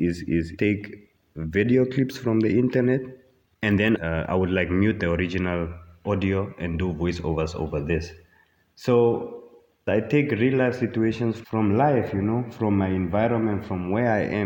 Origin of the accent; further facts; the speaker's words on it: Windhoek, Khomas, Namibia; I was born and raised in Windhoek, Namibia.